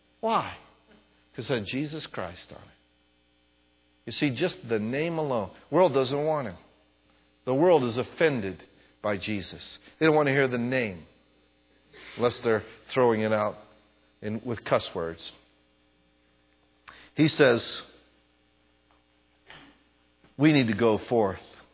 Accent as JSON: {"language": "English", "country": "United States", "said": "And I'm more American now than I ever was before. I'm glad I'm American."}